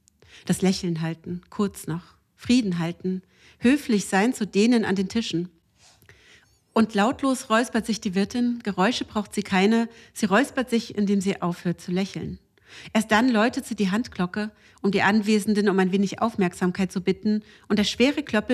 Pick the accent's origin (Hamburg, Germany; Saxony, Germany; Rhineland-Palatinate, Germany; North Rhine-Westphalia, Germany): Saxony, Germany; Plauen; also born or lived in Leipzig; ich komme ja aus Plauen